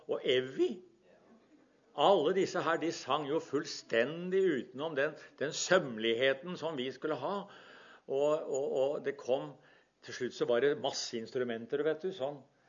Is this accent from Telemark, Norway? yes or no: yes; Porsgrunn, Telemark, Norway; det fortelles om en historie fra Porsgrunn, der jeg vokste opp